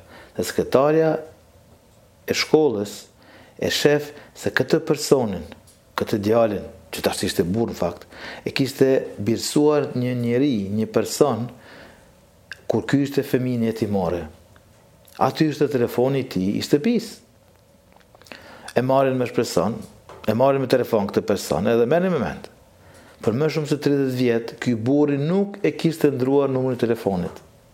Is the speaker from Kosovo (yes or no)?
yes; Kosovo; Unë thosh, po, unë jam nga Kosova.